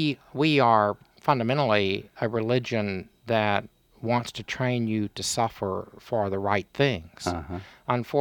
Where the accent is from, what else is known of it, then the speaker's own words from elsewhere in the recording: Texas, United States; My story was absolutely given to me. I'm a Texan. I don't get to choose that.